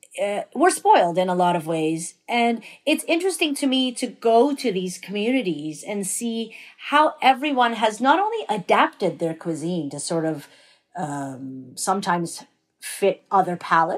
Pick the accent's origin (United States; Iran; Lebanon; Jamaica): Iran; now in Canada; when we came to Canada from Iran in 79, there were so many things we couldn't find here in terms of ingredients.